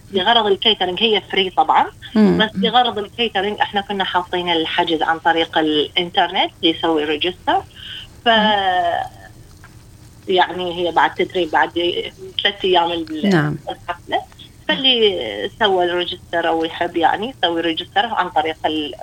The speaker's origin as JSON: {"language": "Arabic", "country": "Iraq", "moved": "yes", "lives_now": "Australia", "said": "واحنا راح نعرض اشياءنا العراقيه وتاريخنا العراقي"}